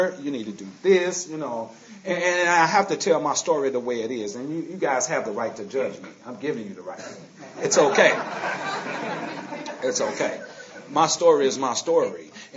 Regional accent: Louisville, Kentucky, United States; by the way, I'm from Louisville, Kentucky. Anybody here from Kentucky? No. I am. You are. I'm from Louisville.

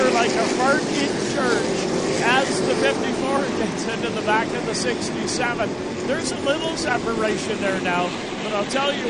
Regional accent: Canada; I know we're Canadian

